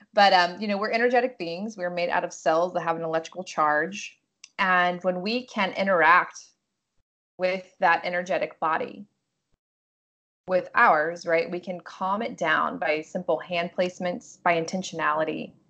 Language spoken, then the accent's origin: English; Virginia, United States; I grew up in Southwest Virginia in the mountains in a really tiny town, born and raised there